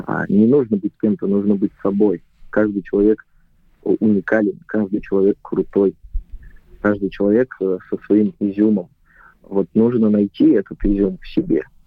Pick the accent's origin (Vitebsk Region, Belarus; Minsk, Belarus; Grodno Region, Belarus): Grodno Region, Belarus; Grodno; я родом из Беларуси, из города Гродно, это запад Беларуси, ближе к Польше. Когда ты живешь в провинции, это небольшой город, 300 тысяч населения, там 350.